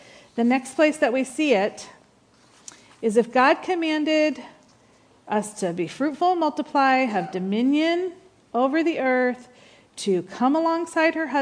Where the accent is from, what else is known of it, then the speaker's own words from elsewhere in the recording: New England, United States; I grew up in New England. I know snow can be dangerous.